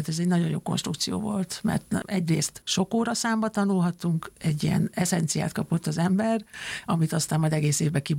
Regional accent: Veszprém, Veszprém County, Hungary; born there; moved away as an adult; Én Veszprémben születtem, és ott ismerkedtem meg a versenytánccal, ott kezdtem el táncolni. Aztán elkerültem Budapestre így a gimnázium elvégzése után

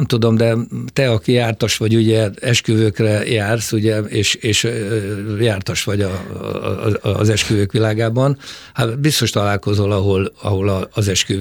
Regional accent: Hungary; mindig kérdezték, hogy mi milyen nemzetiségűek vagyunk, azt hitték, németek vagyunk, hogy én szőke voltam, a nővérem is ki, és akkor mondták, hogy magyarok

